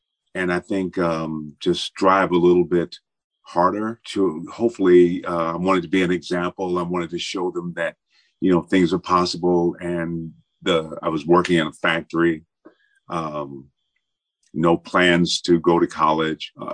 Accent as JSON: {"language": "English", "town": "Benton Harbor", "region": "Michigan", "country": "United States", "tie": "born or raised there", "said": "I grew up in Benton Harbor, Michigan, and in an area where most of the kids in my neighborhood, they had fathers"}